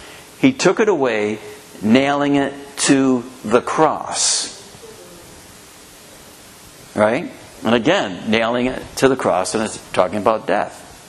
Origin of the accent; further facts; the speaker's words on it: Ohio, United States; born there; So, like I said, I was born in Ohio. I mean, that's foreign country really from here, you know.